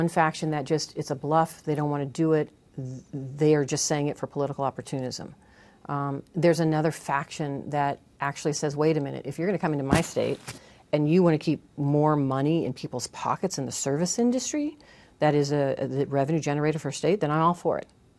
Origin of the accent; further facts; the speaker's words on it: Nevada, United States; I come from Southern Nevada, organized labor family.